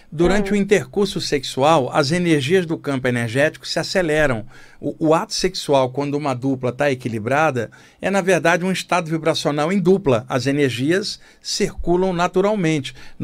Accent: Rio de Janeiro, Brazil; now in São Paulo, Brazil; quando eu vim do Rio para São Paulo, no finalzinho da década de 80

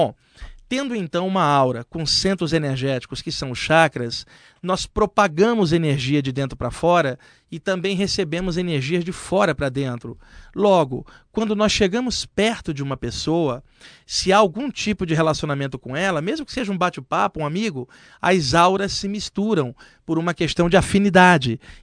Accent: Rio de Janeiro, Brazil; moved away as an adult; now in São Paulo, Brazil; eu sou do Rio de Janeiro. Eu moro em São Paulo desde 89, né? Eu vivi no Rio de Janeiro até os 28 anos, quando eu mudei para cá. Então, estou morando aqui há 15 anos, hoje eu tenho 43.

